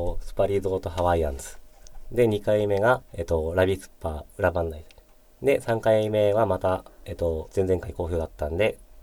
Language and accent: Japanese; Fukushima, Japan; 福島の子だからやってる部分は正直あります。福島で育った人間が一回外に出て、もう一回福島の話を別の角度からすることによって